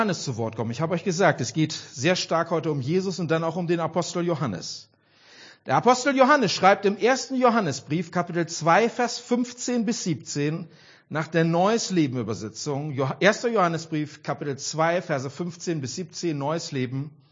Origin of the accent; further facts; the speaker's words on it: Mülheim an der Ruhr, North Rhine-Westphalia, Germany; born there; Mein Geburtsort ist Mühlheim an der Ruhr.